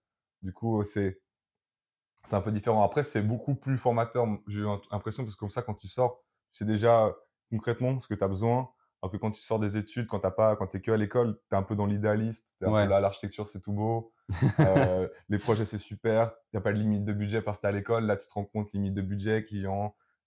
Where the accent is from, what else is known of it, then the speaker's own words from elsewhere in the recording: Geneva, Switzerland; Bah, moi, je suis suisse, du coup.